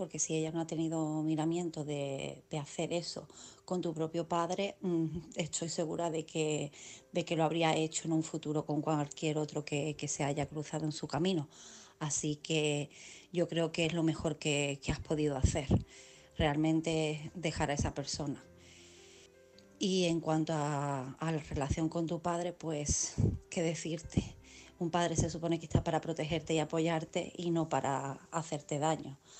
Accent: Cádiz, Andalusia, Spain

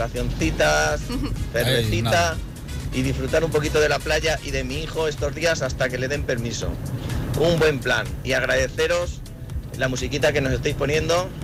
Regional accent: Miguel Turra, Castilla-La Mancha, Spain; Soy de Miguel Turra, Ciudad Real.

